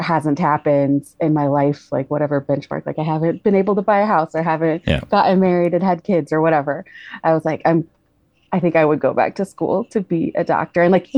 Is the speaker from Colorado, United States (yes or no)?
yes; Colorado, United States; moved back to my home state of Colorado